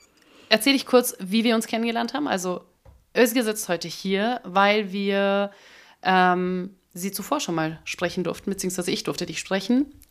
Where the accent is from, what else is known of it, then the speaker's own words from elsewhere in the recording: Tyrol, Austria; Ich bin auch in Tirol aufgewachsen, im Gegensatz zu euch.